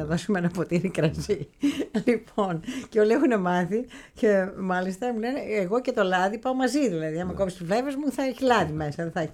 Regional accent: Thermo, Western Greece, Greece; Καταρχήν έχω ξεκινήσει από τα καπνά, ναι, κάνοντας καπνά στο χωριό μου στο Θέρμο.

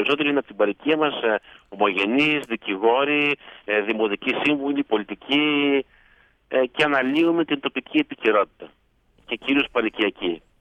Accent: Montreal, Quebec, Canada; εγώ είμαι γεννημένος και μεγαλωμένος στο Μόντρεαλ του Καναδά εδώ.

